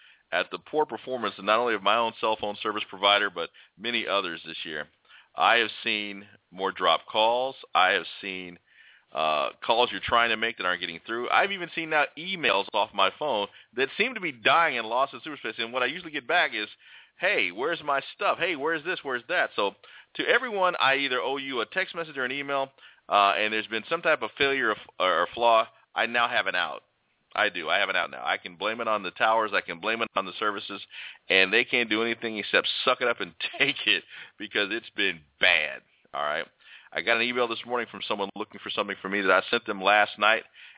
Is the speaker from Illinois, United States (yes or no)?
yes; Galesburg, Illinois, United States; this past week, I have had trips down to my hometown of Galesburg, Illinois